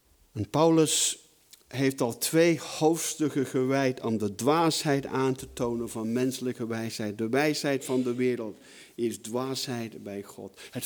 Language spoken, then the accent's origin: Dutch; United Kingdom; now in Netherlands; Ik ben opgevoed in een gemeente in Groot-Brittannië waar ik vandaan kom.